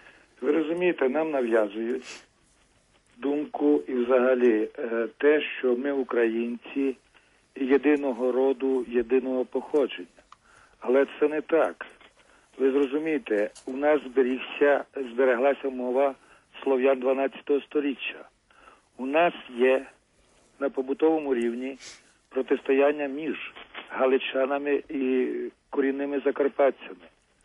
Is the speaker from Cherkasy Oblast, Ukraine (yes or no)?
no; Zakarpattia Oblast, Ukraine; Ми, закарпатці, в основному були за цю позицію чорновола.